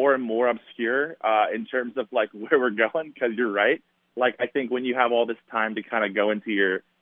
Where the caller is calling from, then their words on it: California, United States; Yeah, I'm in California, not in L.A.